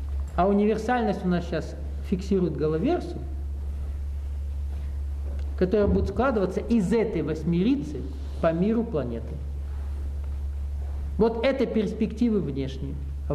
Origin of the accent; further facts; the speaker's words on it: Russia; там просто я россиянин